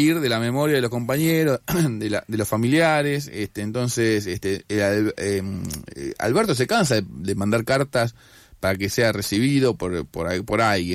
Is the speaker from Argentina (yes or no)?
yes; Barracas, Buenos Aires Province, Argentina; me imagino que habrá estado en otro lado, yo soy de Barraca